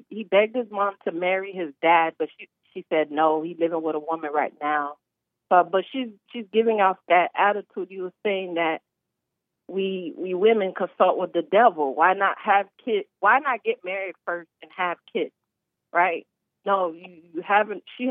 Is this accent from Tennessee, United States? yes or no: no; Miami, Florida, United States; born there; I was born in America. I was born in Miami, right? Little Haiti. But he Haitian.